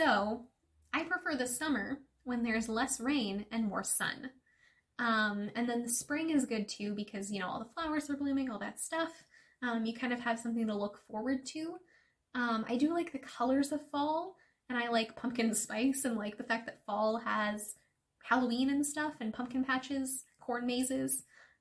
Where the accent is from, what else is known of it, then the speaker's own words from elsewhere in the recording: West Coast, Canada; Because I'm Canadian, I live on the West Coast, where there is a lot of fucking rain.